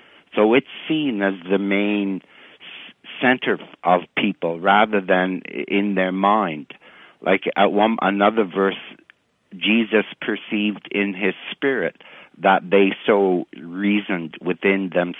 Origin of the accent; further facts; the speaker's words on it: Canada; even though I'm Canadian.